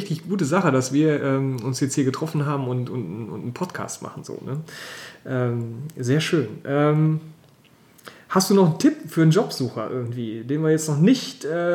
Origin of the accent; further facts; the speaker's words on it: Hille, North Rhine-Westphalia, Germany; Ja, ich komme ja auch aus dem Kaff, weißt du?